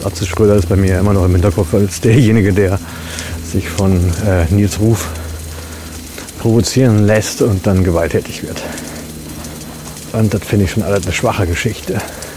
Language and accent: German; North Rhine-Westphalia, Germany; Und der kommt ja auch aus der Ecke, wo ich herkomme. Also der wohnt weiterhin in Emstetten. Das ist nicht weit von Ibbenbüren entfernt.